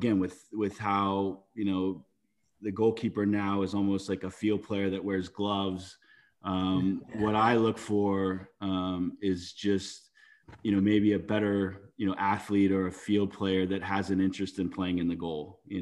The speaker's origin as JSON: {"language": "English", "town": "Fort Lauderdale", "region": "Florida", "country": "United States", "tie": "born or raised there", "said": "growing up in Fort Lauderdale, watching the Strikers as a kid"}